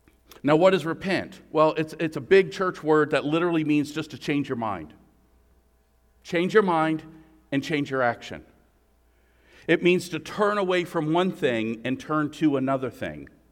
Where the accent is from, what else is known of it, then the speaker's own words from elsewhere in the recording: Maryland, United States; I'm from Maryland. I'm from the D.C. area. Please don't judge me. It's just where I was born.